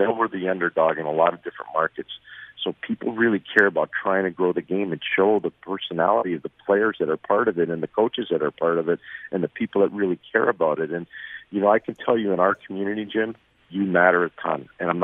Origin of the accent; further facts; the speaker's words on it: Montreal, Quebec, Canada; I watched tons of WHA games when I was a kid growing up in Montreal